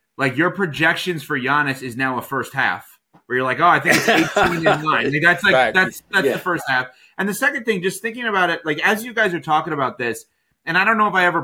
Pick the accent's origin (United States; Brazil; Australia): United States; New York; So growing up in New York, I, at 9 years old, all I ever wanted to do was sports talk radio.